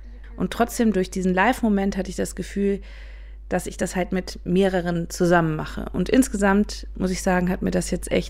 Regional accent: Rhineland, Germany; Als gebürtige Rheinländerin bin ich in einem katholischen Umfeld aufgewachsen.

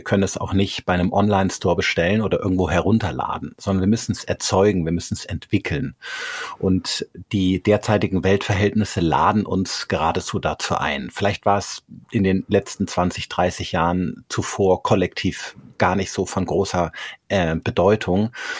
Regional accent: Rhineland, Germany; Ich komme ja aus dem Rheinland. Da sind wir sehr, sehr positiv gestimmt, was das Leben anbelangt.

